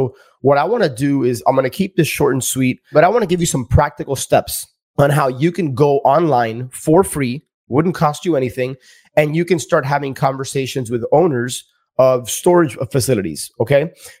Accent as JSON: {"language": "English", "town": "Miami", "region": "Florida", "country": "United States", "tie": "born or raised there", "said": "I grew up in the Kendall area. Kendall is a sub-city within Miami."}